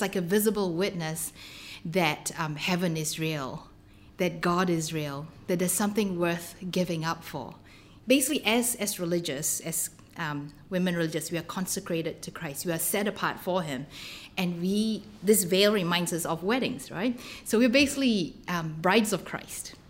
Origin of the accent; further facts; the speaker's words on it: Malaysia; probably because I grew up in Malaysia